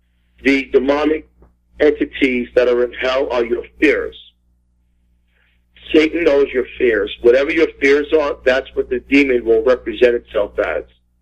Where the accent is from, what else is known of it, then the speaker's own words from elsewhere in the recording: Staten Island, New York, United States; now in Pennsylvania, United States; I'm formerly a New Yorker from Staten Island, New York.